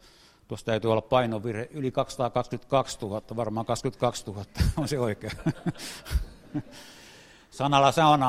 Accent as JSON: {"language": "Finnish", "town": "Vaasa", "region": "Ostrobothnia", "country": "Finland", "said": "Mä oon Vaasasta lähtöisin."}